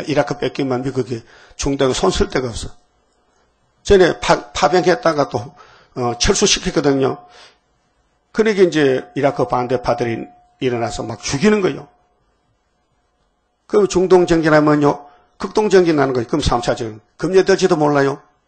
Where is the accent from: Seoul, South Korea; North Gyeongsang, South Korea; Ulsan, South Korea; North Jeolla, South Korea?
North Gyeongsang, South Korea; Uiseong; 우리 고향 사람이라 의성의 비안이라 같은 군에 살아. 고향에.